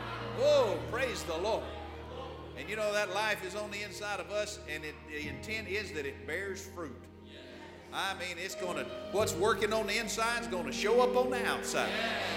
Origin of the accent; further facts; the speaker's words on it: the South, United States; You know, we're all from the South.